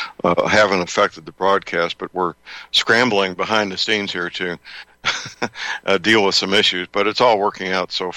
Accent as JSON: {"language": "English", "town": "St. Louis", "region": "Missouri", "country": "United States", "tie": "born or raised there", "said": "living and working in my hometown, St. Louis, Missouri."}